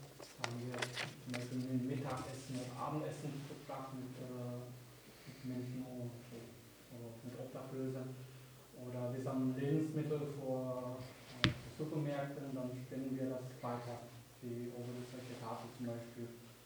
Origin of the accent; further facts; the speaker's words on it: Vietnam; German is a second language; moved away as an adult; now in Austria; Also die Namen müssen Sie nicht merken. Ich komme ursprünglich aus Vietnam. Ich bin 2 Jahre in Österreich